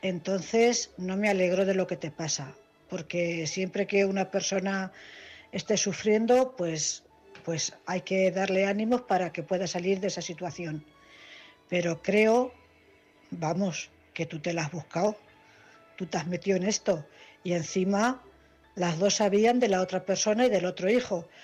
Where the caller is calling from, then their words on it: Cuenca, Castilla-La Mancha, Spain; de Cuenca.